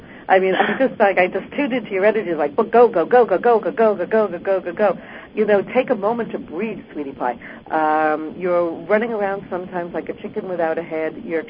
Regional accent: Brooklyn, New York, United States; accent: New York; Well, I've got one of those also, because I was born and raised in Brooklyn.

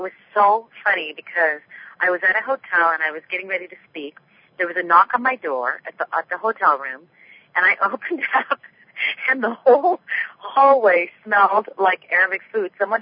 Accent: San Diego, California, United States; I was born and raised in San Diego, right on the border, so I spent my whole childhood hearing people destroy the beautiful Spanish language

